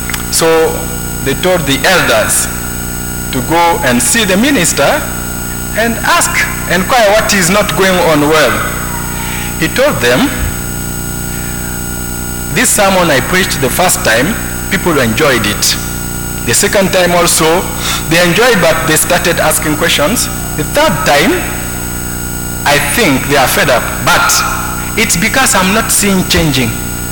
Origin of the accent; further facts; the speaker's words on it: Guinea; now in St Andrews; And I come from Guinea, minister here in St. Andrews.